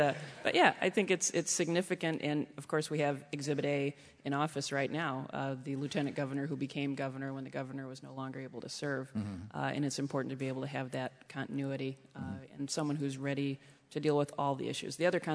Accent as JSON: {"language": "English", "town": "Carbondale", "region": "Illinois", "country": "United States", "said": "And because I'm from Carbondale, I said I'd love to have an office in Carbondale."}